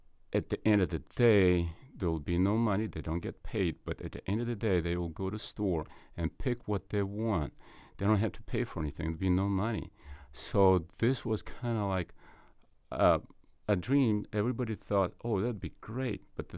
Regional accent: Moscow, Russia; English is a second language; now in Springfield, United States; When I was a kid, my parents moved to Moscow, and that's where I grew

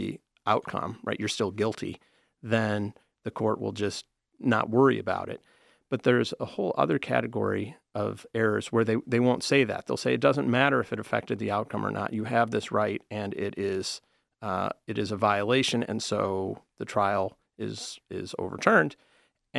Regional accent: Detroit, Michigan, United States; And I'm from the Detroit area

